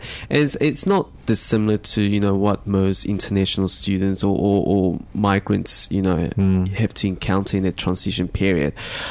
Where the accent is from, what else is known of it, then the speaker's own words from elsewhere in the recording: Johannesburg, Gauteng, South Africa; when I was growing up in Johannesburg